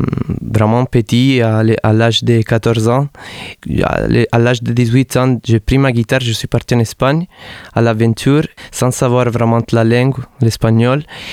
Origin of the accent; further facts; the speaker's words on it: Naples, Campania, Italy; French is a second language; now in Montpellier, France; Je viens de Napoli, qui est aussi une ville très, très, très ethnique, entre plein de cultures différentes qui se sont fusionnées.